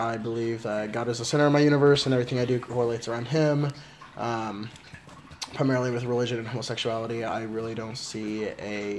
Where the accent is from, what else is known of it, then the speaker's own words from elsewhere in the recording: Puerto Rico; Coming from a Spanish, or Latino, household, being gay and being Latino weren't too common growing up in Puerto Rico.